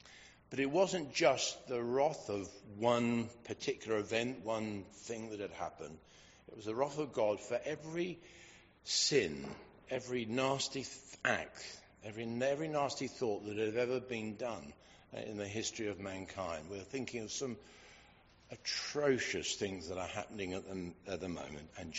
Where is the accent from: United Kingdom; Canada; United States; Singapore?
United Kingdom; England; that we're English, aren't we?